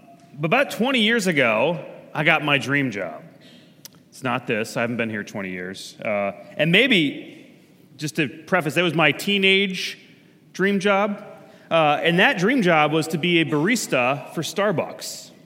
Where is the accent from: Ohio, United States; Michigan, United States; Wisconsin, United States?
Ohio, United States; North Canton; came this little slice of Seattle to North Canton, Ohio, my hometown, and I was amazed.